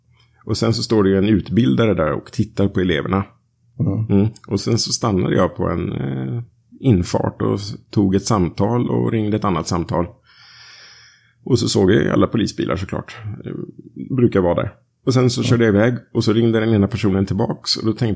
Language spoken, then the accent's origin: Swedish; Skövde, Västra Götaland County, Sweden; born there; i min födelsestad, Skövde.